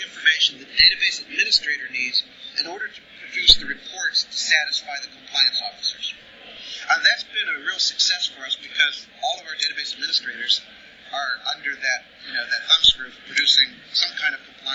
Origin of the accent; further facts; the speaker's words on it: Texas, United States; I do a lot of work with them because I'm from Texas.